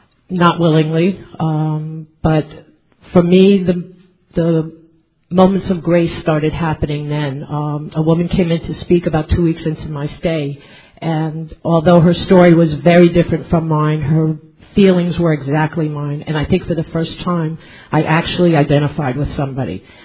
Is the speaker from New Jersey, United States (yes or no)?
no; New York, United States; I am an alcoholic. As Norm said, I am from New York, Area 49, Southeast New York. Great, greatest area. My home group is Potpourri in New York City.